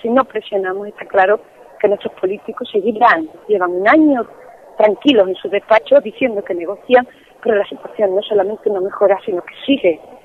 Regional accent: Andalusia, Spain; yo soy de Andalucía, ¿no?

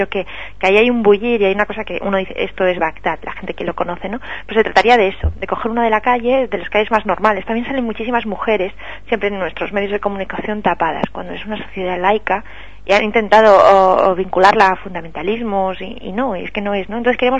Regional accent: Vilanova i la Geltrú, Catalonia, Spain; En mi ciudad, yo soy de Vilanova de la Geltrú

